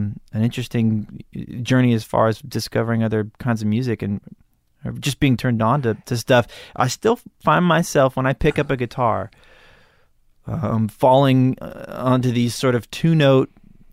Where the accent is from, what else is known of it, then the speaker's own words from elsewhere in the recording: Malibu, California, United States; It's one of the things that I would attribute to growing up in Malibu.